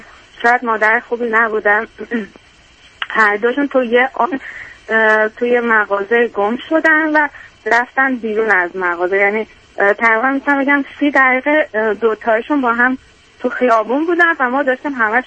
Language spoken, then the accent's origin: Persian; Iran; moved away as an adult; now in United States; ما تقریبا 2 سال و 9 ماهشون بود که از ایران خارج شدیم، یعنی مهاجرت کردیم. در اون بین ما چند ما در یک کشور اروپایی بودیم تا کارمون درست شد واسه آمریکا.